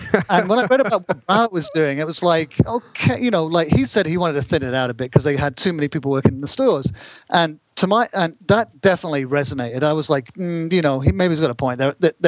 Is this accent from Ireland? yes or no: no; England, United Kingdom; it was faintly embarrassing for me as a, you know, as an English person.